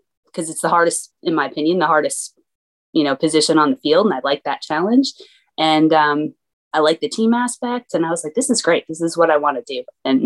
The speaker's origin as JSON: {"language": "English", "town": "Toms River", "region": "New Jersey", "country": "United States", "tie": "born or raised there", "said": "I grew up in Toms River, New Jersey. You know, it's a pretty big baseball town."}